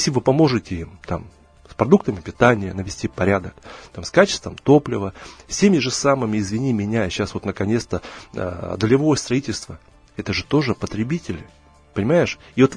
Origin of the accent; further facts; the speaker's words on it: Far East, Russia; я с Дальнего Востока, Илья, я знаю, что такое рыба Камчатского края.